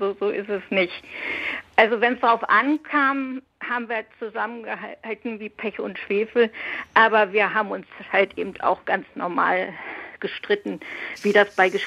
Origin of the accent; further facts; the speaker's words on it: Braunschweig, Lower Saxony, Germany; Also ich bin in Feldenhof aufgewachsen, das ist ein Stadtteil von Braunschweig und in den 70er Jahren war das da sehr schön. Das war noch geprägt von Landwirtschaft.